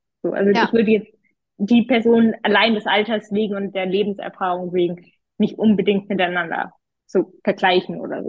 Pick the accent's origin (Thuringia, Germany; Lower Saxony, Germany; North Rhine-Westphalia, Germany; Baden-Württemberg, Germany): Baden-Württemberg, Germany; Stuttgart; Also ich bin jetzt auch nicht in Armut aufgewachsen und schön irgendwie im Stuttgarter Stadtrand so irgendwie, das war nett.